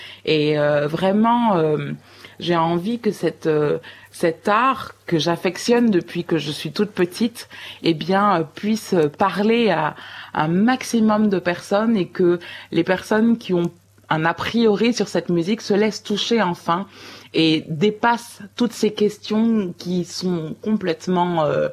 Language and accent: French; French Guiana; Quand j'étais petite en Guyane et que je regardais la cérémonie